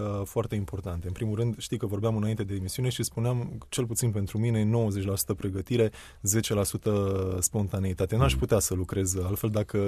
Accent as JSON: {"language": "Romanian", "town": "Ploiești", "region": "Prahova", "country": "Romania", "tie": "born or raised there", "said": "eu m-am născut la Ploiești, sunt de aici, sunt muntean. Din zona asta."}